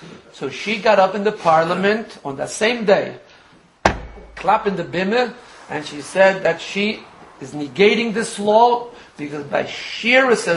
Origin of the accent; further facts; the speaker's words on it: Jerusalem, Jerusalem District, Israel; I come from Jerusalem.